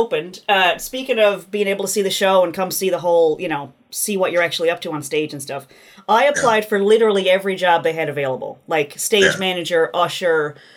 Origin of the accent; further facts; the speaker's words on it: United States; I wasn't allowed anywhere near Obama, even though I'm an American.